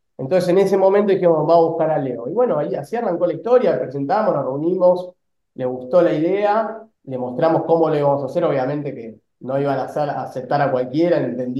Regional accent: Argentina; porque somos argentinos, entonces entre tener una afinidad por tener la misma cultura y ser argentinos

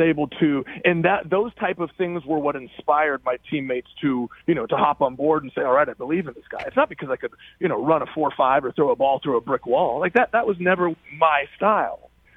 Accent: Oregon, United States; I'm from Oregon, and I left, and I've come back.

